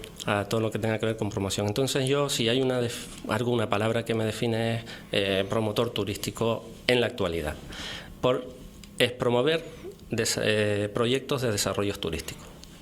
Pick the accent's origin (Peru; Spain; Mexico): Spain; Puerto de la Cruz, Canary Islands; born there; un chico como yo, del norte de la isla, nací en el Puerto de la Cruz